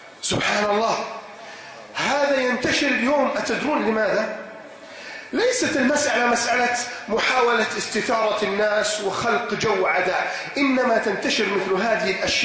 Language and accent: Arabic; Egypt; في بلادنا مصر